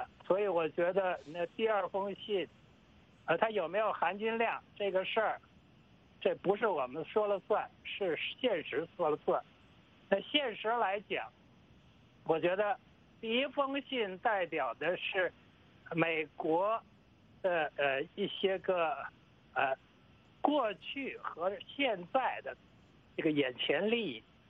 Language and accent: Chinese; China